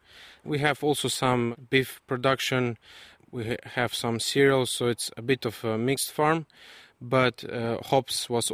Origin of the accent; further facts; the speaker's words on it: Slovenia; now in New Zealand; Hello, I'm from Slovenia, and I'm coming from a hop farm back home, and we are on latitude 45